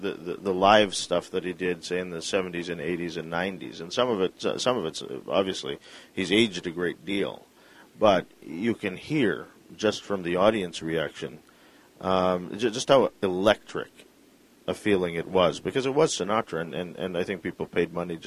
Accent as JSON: {"language": "English", "country": "Canada", "said": "And that is not just because I'm Canadian"}